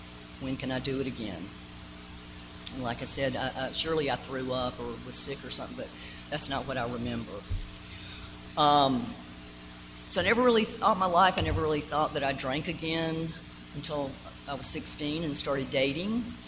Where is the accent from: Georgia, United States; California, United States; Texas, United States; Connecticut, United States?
Georgia, United States; Atlanta; So I grew up in Atlanta, in the city limits of Atlanta, south of Buckhead.